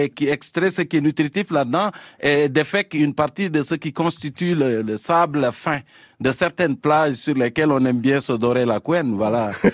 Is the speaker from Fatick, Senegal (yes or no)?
yes; Fatick, Senegal; Moi, je viens du Sénégal, je suis un serrère du centre du pays, de la région de Fatick.